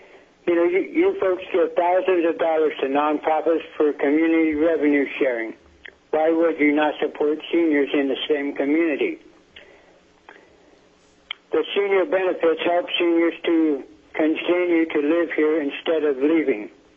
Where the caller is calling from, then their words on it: Kasilof, Alaska, United States; I'm calling from Kisilov, Alaska, and I'm representing me and my wife.